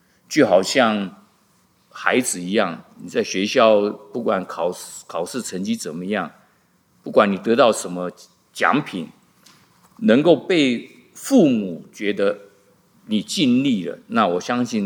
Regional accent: Taiwan; 我们在中国呢，尤其我在台湾的话

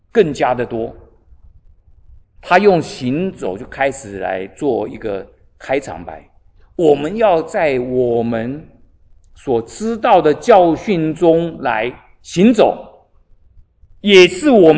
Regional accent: China; 这个是对我们中国人来讲是很难听进去的一句话。

